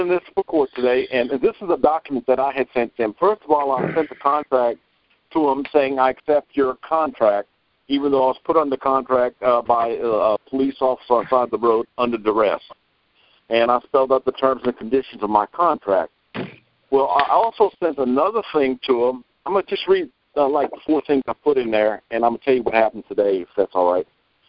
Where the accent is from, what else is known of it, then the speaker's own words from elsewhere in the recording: Kansas, United States; I'm from Kansas, by the way, I'm sorry.